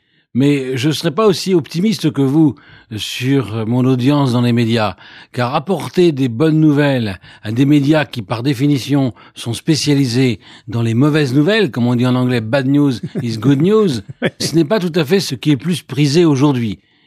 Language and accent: French; Tours, Centre-Val de Loire, France; born there; moi-même je me sens depuis 40 ans exilé en Île-de-France, puisque je suis provincial d'origine et je suis né à Tours et je suis un homme de l'Ouest, disons.